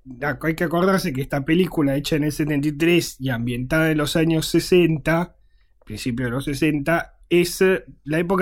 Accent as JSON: {"language": "Spanish", "country": "Italy", "tie": "born or raised there", "second_language": "Spanish", "said": "cuando yo crecí en Italia era una de las series"}